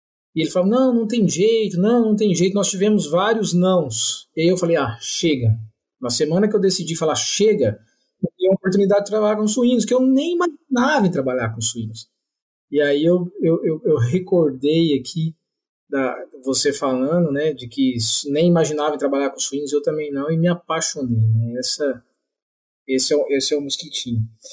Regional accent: São Paulo, Brazil; Eu me considero mineiro praticamente, sou paulista mineirado, mas criado na roça, né?

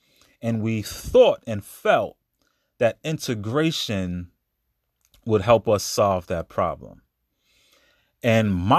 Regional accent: Brooklyn, New York, United States; For example, growing up in Brooklyn, New York, Chinese food restaurant, beauty supply store, fish market, the dollar store.

